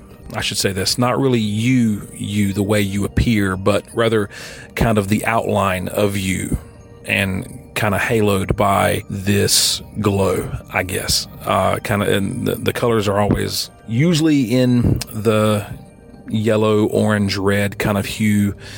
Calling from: North Carolina, United States; Hi, Derek. … I'm calling from North Carolina.

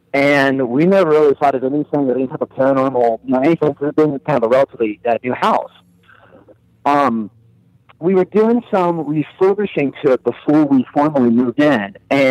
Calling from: Erie, Pennsylvania, United States; from Erie, Pennsylvania.

